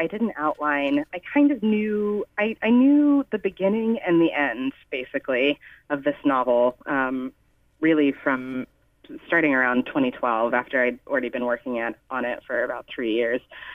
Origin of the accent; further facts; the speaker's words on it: United States; Obviously, I didn't go to school in Ghana. I grew up in America, so I'm not really sure how slavery is taught there or discussed there